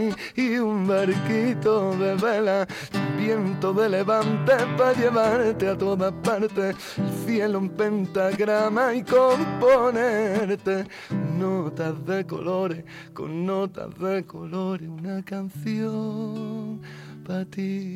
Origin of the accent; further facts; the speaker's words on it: Tarifa, Andalusia, Spain; Que es mi pueblo, que es mi Tarifa, que es lo que me da a mí toda la energía del mundo